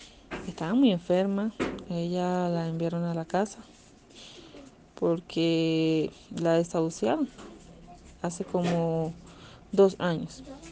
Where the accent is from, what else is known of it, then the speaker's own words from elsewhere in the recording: Barinas, Venezuela; moved away as an adult; now in Quito, Ecuador; Vengo de Venezuela, específicamente del estado Barinas. Llegué acá a la ciudad de Quito hace ya 3 años.